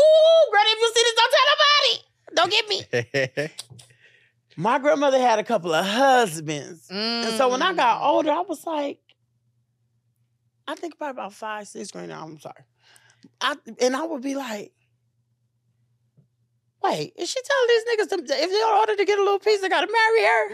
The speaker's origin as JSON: {"language": "English", "town": "Los Angeles", "region": "California", "country": "United States", "tie": "born or raised there", "said": "And I am from South Central, born and raised."}